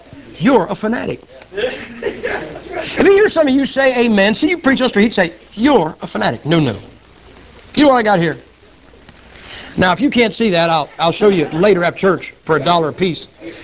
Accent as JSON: {"language": "English", "region": "Ohio", "country": "United States", "said": "I'm from Ohio, man."}